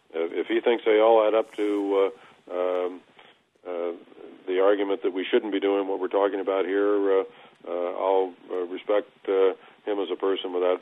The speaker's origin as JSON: {"language": "English", "town": "Indianapolis", "region": "Indiana", "country": "United States", "tie": "born or raised there", "said": "I was born in Indianapolis, Indiana, 711 East 34th Street, born in Methodist Hospital. We have a home in Michigan where my parents spent the summers as I was growing up"}